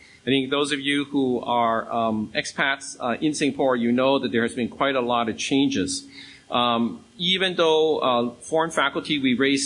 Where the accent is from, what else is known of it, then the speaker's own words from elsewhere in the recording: United States; Because you sound my, from my accent, I am from the U.S.